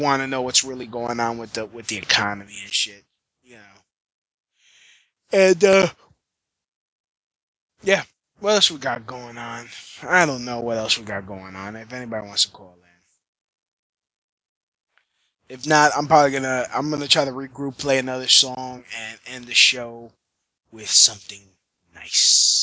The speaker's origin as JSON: {"language": "English", "town": "Brooklyn", "region": "New York", "country": "United States", "said": "Fuck it, I'm from Brooklyn. … all right? I'm from Brooklyn. I'm not trying to be fucking fancy."}